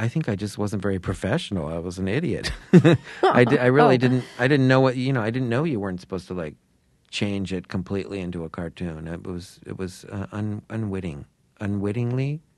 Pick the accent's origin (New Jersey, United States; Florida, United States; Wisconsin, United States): Florida, United States; Sarasota; which is was in my hometown, Sarasota, Florida